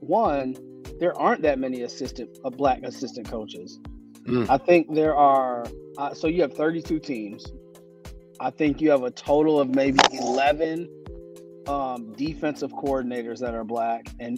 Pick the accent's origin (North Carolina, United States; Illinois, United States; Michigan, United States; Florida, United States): Michigan, United States; Muskegon; now in Los Angeles, United States; Yeah, so, you know, I'm born and raised in Muskegon, right there off Apple. Been in L.A. for, 13, 14 years.